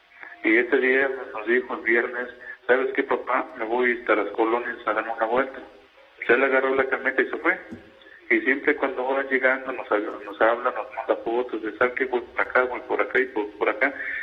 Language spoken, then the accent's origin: Spanish; Mexico City, Mexico; Nosotros somos de aquí, de la Ciudad de México.